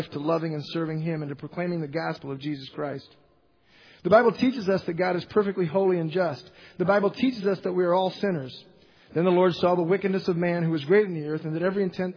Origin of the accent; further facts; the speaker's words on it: Milwaukee, Wisconsin, United States; I grew up in Milwaukee, did pretty well in school.